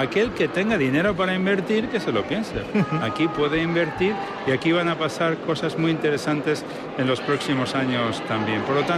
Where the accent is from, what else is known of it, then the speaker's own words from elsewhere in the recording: Salamanca, Castile and León, Spain; el problema que tenemos nosotros como castellanos y salmantinos que somos es que nos falta comunicar más